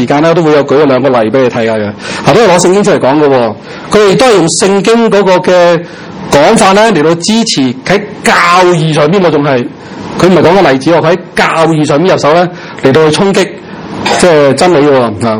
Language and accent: Cantonese; Hong Kong; 我哋香港人好多人都好中意做啲表面嘅嘢